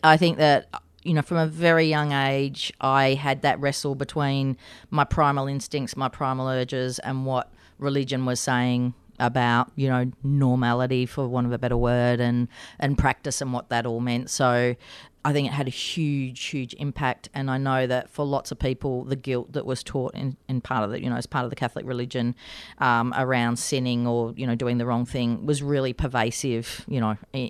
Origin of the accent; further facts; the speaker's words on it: Heidelberg, Victoria, Australia; I grew up in Melbourne, actually in Heidelberg, literally on the banks of the Yarra River. If you know Heidelberg well, Warringal Park was my backyard.